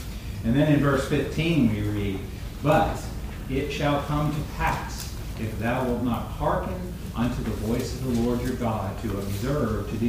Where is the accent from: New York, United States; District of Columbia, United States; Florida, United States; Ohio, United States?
Florida, United States; Destin; I grew up down in Destin, and if you go to the beach